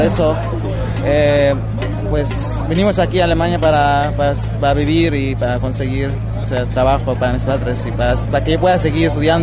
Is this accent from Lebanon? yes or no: yes; Lebanon; now in Germany; yo vengo del Líbano y bueno, mi mamá es chilena y mi papá es palestino. Venimos aquí a Alemania pues porque en el Líbano la situación está muy difícil